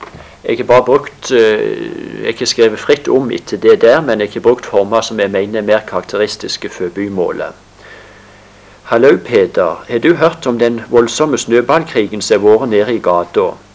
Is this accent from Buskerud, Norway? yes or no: no; Egersund, Rogaland, Norway; og er 44 år gammel. Jeg er født i Egersund by, og jeg er tredje generasjon innfødt bymann.